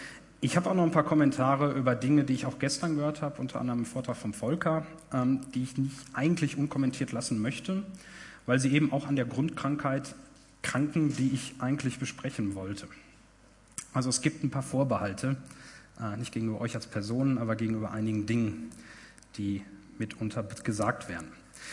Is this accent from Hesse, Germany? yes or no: yes; Darmstadt, Hesse, Germany; Ich komme aus Darmstadt, leite da die Arbeitsgruppe Bioinformatik